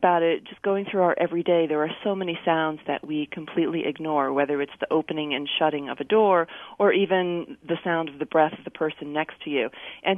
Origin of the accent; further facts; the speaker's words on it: New Jersey, United States; all I could think about was how unpleasant it was growing up on the Jersey Shore and getting sand in my swimsuit.